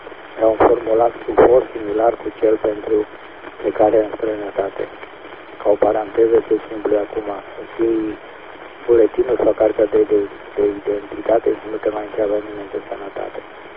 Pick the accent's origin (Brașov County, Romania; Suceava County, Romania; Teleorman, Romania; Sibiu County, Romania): Sibiu County, Romania; Mediaș; born there; m-am născut în 1946 la Medias.